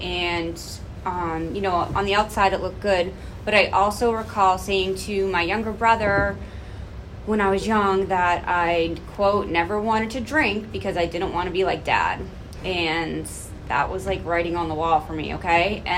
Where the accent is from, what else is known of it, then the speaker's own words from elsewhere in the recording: Braintree, Massachusetts, United States; I grew up on the South Shore in a town called Braintree at the end of the Red Line.